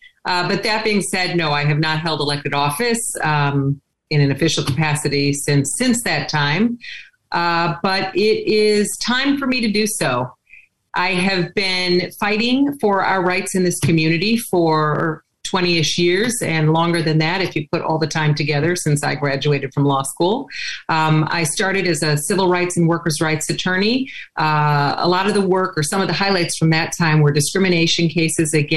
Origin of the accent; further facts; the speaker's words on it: Chicago, Illinois, United States; also born or lived in Washington, D.C.; now in Palm Beach County, United States; I've been in Palm Beach County since 2004. I grew up in Chicago. I was born in D.C.